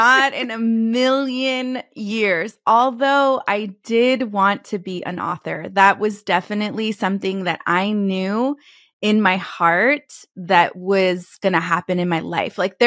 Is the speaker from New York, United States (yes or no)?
no; California, United States; I was on a flight back to my home state from Texas, headed to California to go quote unquote visit.